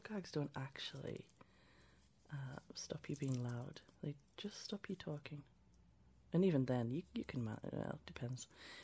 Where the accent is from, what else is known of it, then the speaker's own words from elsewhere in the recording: England, United Kingdom; I just look, I'm English. We're very, very repressed, don't you know?